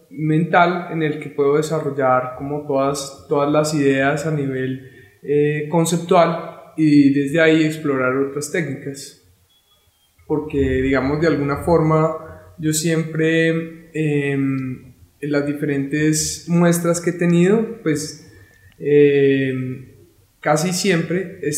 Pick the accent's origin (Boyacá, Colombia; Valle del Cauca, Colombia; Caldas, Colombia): Boyacá, Colombia; Sogamoso; Yo soy de Sogamoso, Boyacá. Me vine a estudiar artes plásticas en la Universidad Nacional hace ya unos años